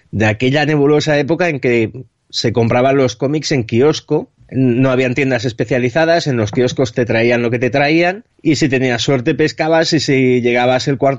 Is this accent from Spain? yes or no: yes; Granollers, Catalonia, Spain; Yo soy de Granollers, que está cerca de Barcelona.